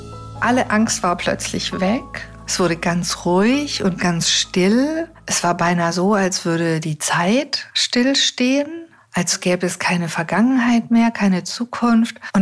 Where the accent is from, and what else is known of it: Neu-Ulm, Bavaria, Germany; born or raised there; now in Ulm, Germany